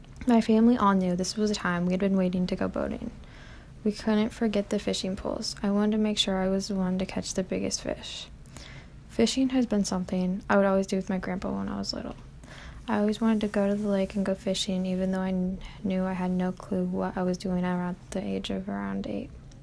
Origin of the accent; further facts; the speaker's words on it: Cedar Falls, Iowa, United States; Georgewood State Park has always been my favorite place to go growing up in Cedar Falls, Iowa.